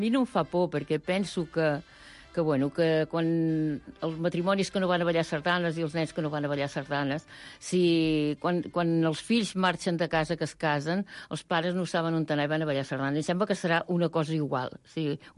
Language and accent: Catalan; Catalonia, Spain; Com pensem tots, més o menys els que som catalans